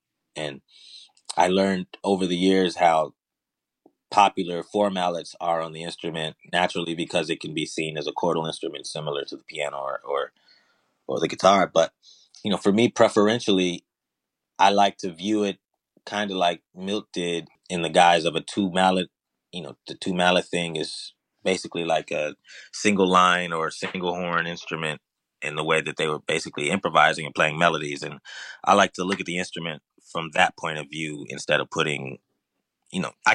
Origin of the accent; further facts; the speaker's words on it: Chicago, Illinois, United States; It was, I mean, I think my time growing up in Chicago, a lot of our education was based on these different jazz institutes.